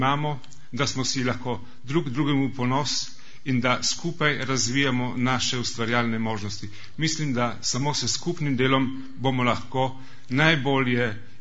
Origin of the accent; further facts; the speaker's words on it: Slovene Littoral, Slovenia; Sam sicer prihajam z Primorske, kjer je tudi močno prisotno izseljenstvo bilo nekoč.